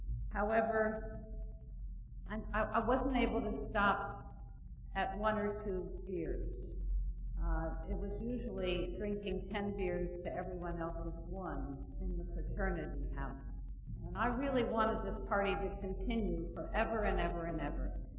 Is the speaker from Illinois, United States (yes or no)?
no; Westchester, New York, United States; I grew up in Westchester